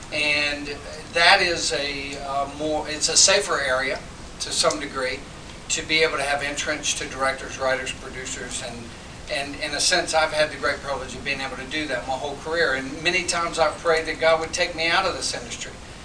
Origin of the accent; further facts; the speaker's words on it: North Carolina, United States; I'm from North Carolina.